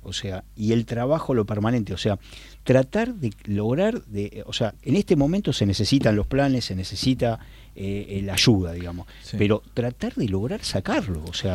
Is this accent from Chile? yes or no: no; Argentina; porque somos argentinos, porque le ponemos garra.